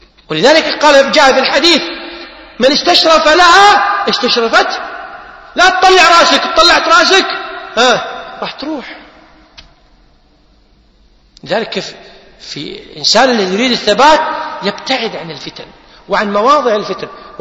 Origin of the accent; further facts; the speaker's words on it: Kuwait; عندنا في الكويت مستشفى اسمه مستشفى الأمراض السارية